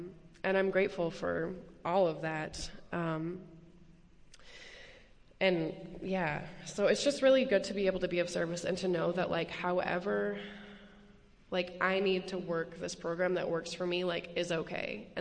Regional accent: the South, United States; but I'm from the South, so I'm sensitive to that kind of thing.

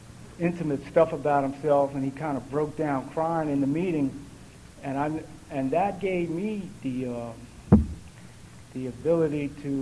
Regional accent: Washington, District of Columbia, United States; And I grew up in Washington, and I did just about all of my using and running in D.C.

